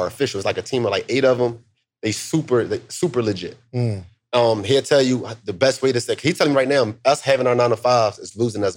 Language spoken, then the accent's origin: English; Philadelphia, Pennsylvania, United States; Just, you know, growing up in Philly, bro, I never had no money.